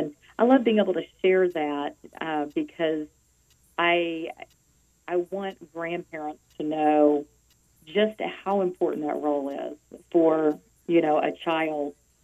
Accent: Irving, Texas, United States; now in Austin, United States; I grew up in a place called Irving, Texas, and it is a suburb right outside of Dallas, Texas. And that's about 200 miles from where I am today in Austin, Texas.

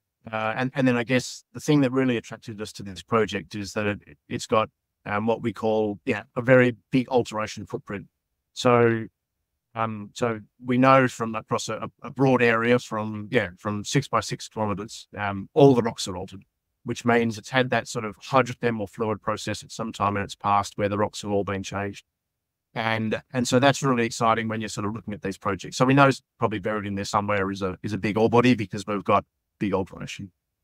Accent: Australia; obviously I'm Australian and we come from strong exploration background in Australia.

